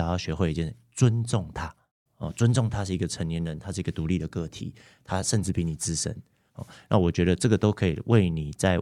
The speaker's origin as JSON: {"language": "Chinese", "country": "Malaysia", "lives_now": "Taiwan", "said": "因为我是一个外国人，其实我是马来西亚籍，所以我本来大致上也预期自己不会来台湾工作"}